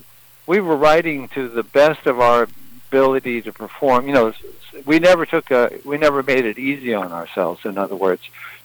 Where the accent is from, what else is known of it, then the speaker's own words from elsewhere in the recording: Fort Leavenworth, Kansas, United States; born there; also born or lived in Ankara, Turkey / California; Well, I'm an Army brat, so I was born in Fort Leavenworth, Kansas, and lived in a lot of military bases the East Coast, and then finally went to Turkey, Ankara, Turkey, for about 3.5 years when I was, eight or so